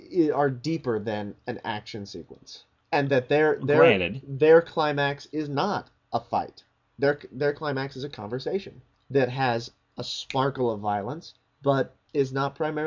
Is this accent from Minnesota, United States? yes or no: no; Nixa, Missouri, United States; from Nixon, Missouri.